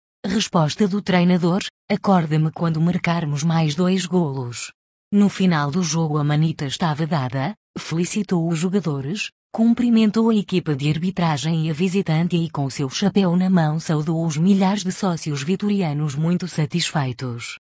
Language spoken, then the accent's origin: Portuguese; Bismula, Guarda, Portugal; quando na minha terra natal, Bismola, Sabugal, comecei a ser observador de futebol.